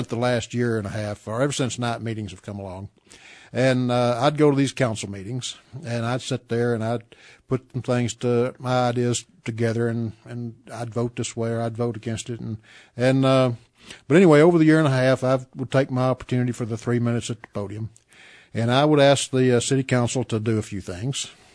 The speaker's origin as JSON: {"language": "English", "town": "Paducah", "region": "Texas", "country": "United States", "tie": "born or raised there", "also_born_or_lived": "Quanah", "said": "I went to high school in Paducah. I was born in Quanah, and I came up and went to Texas Tech."}